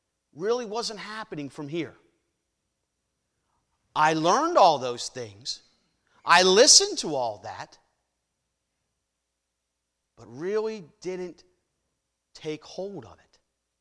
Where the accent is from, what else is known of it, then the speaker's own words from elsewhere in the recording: Pennsylvania, United States; Yes, United Church of Christ. And that's what I grew up in Pennsylvania.